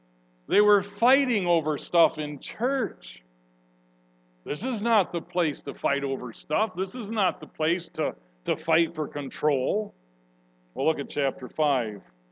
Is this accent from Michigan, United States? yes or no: yes; Michigan, United States; We're both humans, for heaven's sake. We're both from Michigan.